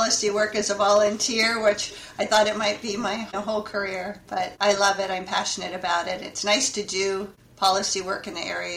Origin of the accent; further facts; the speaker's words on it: Yuba City, California, United States; Well, I was born and raised in Yuba City, California. That's kind of in the heart of rice country. We're about 30 minutes north of Sacramento, the capital of California.